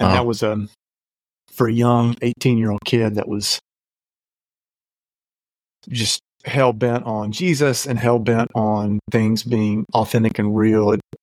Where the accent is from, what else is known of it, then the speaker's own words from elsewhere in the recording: South Carolina, United States; you know, even growing up in South Carolina, which is definitely southern.